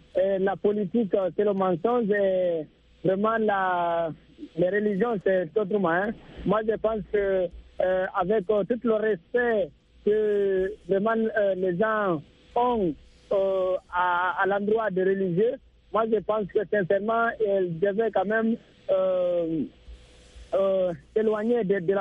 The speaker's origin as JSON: {"language": "French", "country": "Guinea", "said": "Si je prends l'exemple de la Guinée, mon pays d'origine, dans la précédente crise qui ont secoué ce pays"}